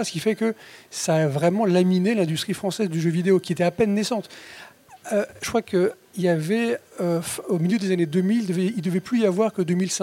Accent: France; Enfin, je parle en tant que français.

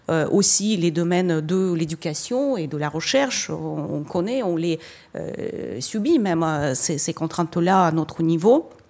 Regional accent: Russia; ayant passé ma jeunesse et mon enfance à l'URSS

